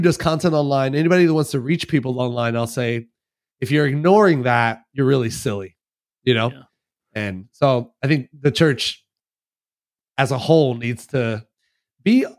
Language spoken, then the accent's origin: English; New York City, New York, United States; I'm from New York City originally.